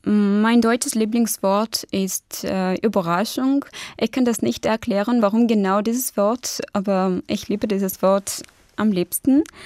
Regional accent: Yerevan, Armenia; German is a second language; ich komme aus Armenien, genau gesagt aus dem Hauptstadt Jerewan. Ich bin am 23. Dezember 1995 geboren.

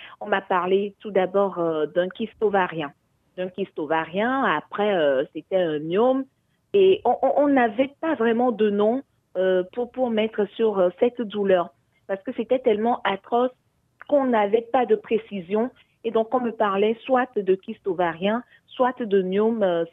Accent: Togo; au pays, chez moi au Togo, je n'ai pas eu gain de cause.

